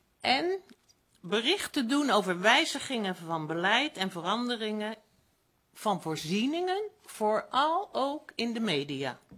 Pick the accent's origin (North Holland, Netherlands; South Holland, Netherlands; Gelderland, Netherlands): South Holland, Netherlands; Rotterdam; now in Noordoostpolder, Netherlands; Ik kom zelf uit Rotterdam, ik woon al jaren hier met plezier in de polder